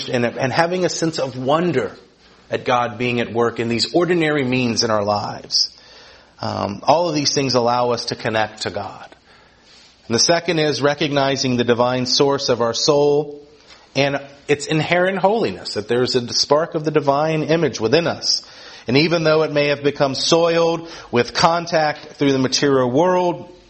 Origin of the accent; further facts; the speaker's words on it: Murray, Kentucky, United States; I was going to be able to say, hi, I'm so and so, I'm from Murray, Kentucky, where are you from?